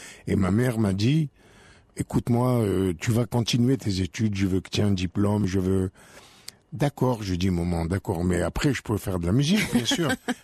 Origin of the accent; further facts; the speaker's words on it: Algeria; now in France; Mais je suis arrivé déjà en France, le climat n'était pas du tout le même que chez nous, en Algérie.